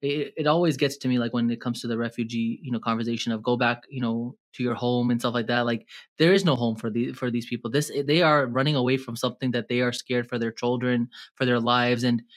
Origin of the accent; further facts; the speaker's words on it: Canada; born there; I was born here in Canada